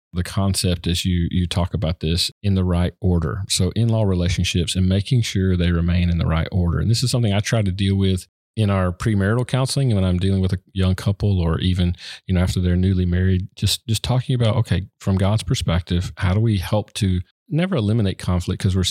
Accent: the South, United States; So as you know, I grew up in the South, and the whole imagery of, you know, the shotgun on the front porch, right?

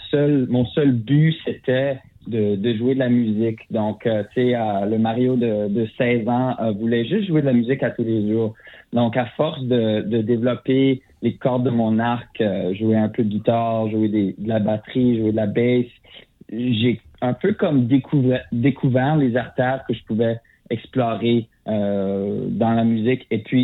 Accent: Saskatchewan, Canada; accent: Fransaskois; avec mon accent qui est pas québécois, qui est francescois. Et mes référents, tu sais, on est des francophones en Saskatchewan. C'est ma première langue, c'est le français

